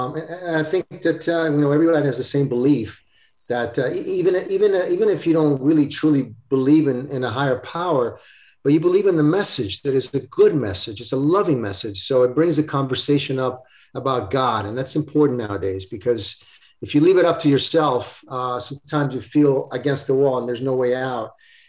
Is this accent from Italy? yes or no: yes; Italy; now in Florida, United States; Look at me. I came from Italy. We came from Italy with nothing. You know, I live in Florida.